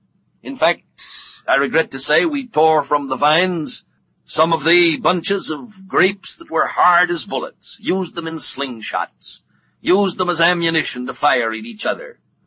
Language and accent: English; California, United States; When I was a small boy, I was brought up in California